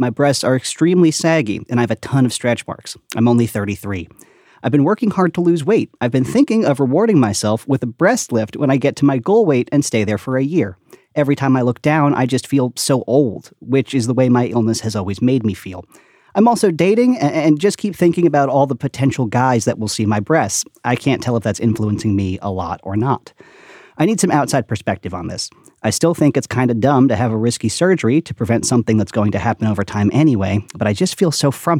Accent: Long Island, New York, United States; born there; I was born on Long Island. There's a certain amount of escaping that I can do, and then I hit my limit

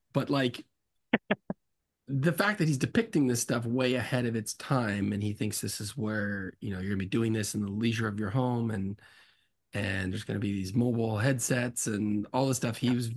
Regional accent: New Jersey, United States; I didn't hear about that till much later where I grew up in New Jersey.

